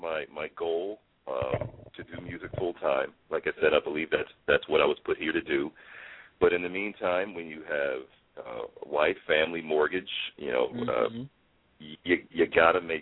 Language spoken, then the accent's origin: English; New York City, New York, United States; I got into aviation because growing up in New York City, as you're preparing for high school, you can take entrance exams for all these specialized schools throughout the city.